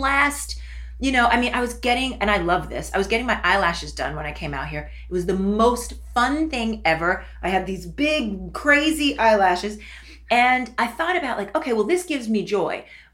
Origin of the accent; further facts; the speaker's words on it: New York City, New York, United States; And so fame chasing, you know, growing up in New York, I don't know, Donna Karan's daughter went to my school, or this one or that one.